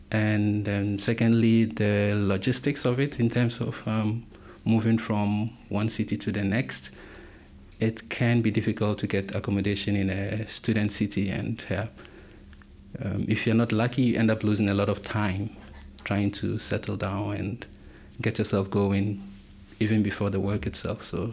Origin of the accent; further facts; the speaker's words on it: Ghana; I come from Ghana, a lovely country along the coast of West Africa. And I was born and raised there in a family of five